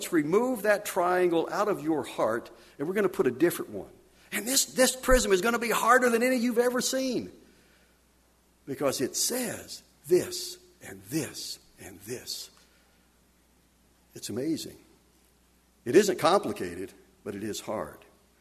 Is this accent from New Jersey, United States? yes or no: no; Arkansas, United States; You know, I grew up in Arkansas. I know you're surprised, but I did. And we had every year of elementary school, we had Arkansas history.